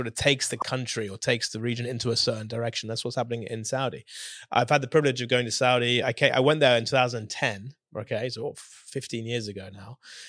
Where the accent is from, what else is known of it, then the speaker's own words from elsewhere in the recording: Leeds, Yorkshire and the Humber, United Kingdom; I'm just from Leeds.